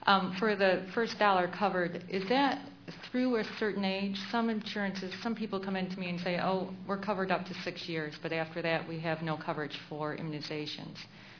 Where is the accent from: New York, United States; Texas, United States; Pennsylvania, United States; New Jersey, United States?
New York, United States; I'm from New York, and I just need some clarification.